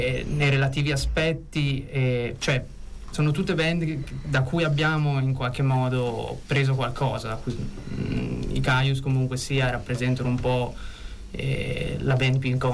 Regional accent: Pesaro, Marche, Italy; Sono di Pesaro, ero a Pesaro.

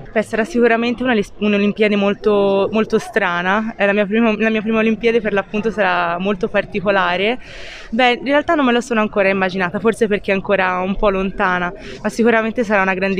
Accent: Florence, Tuscany, Italy; da fiorentina

